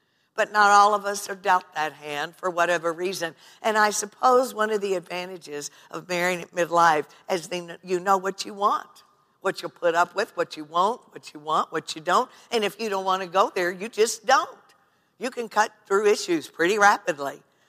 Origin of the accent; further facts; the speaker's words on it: Midwest, United States; But I grew up in the Bible Belt of the Midwest. As they say, I wasn't born on the church pew, but I got there really fast.